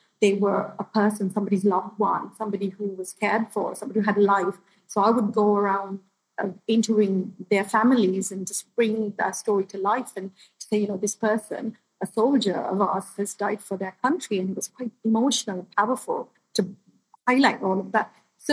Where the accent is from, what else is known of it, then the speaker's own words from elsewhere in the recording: Kandy, Central Province, Sri Lanka; Okay, so I was born in Sri Lanka. I'm from a tiny, it's not really a city, it's mostly, we call it a village, it's called Kandy. And I come from a very multicultural, multi-religious and traditional family.